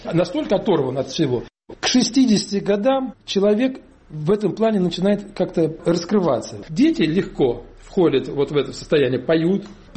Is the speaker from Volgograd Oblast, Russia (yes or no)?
yes; Uryupinsk, Volgograd Oblast, Russia; Моя родина, Верхний Дон, река Хопер, Урюпинск, известная всем. Вот я сам с Урюпинска.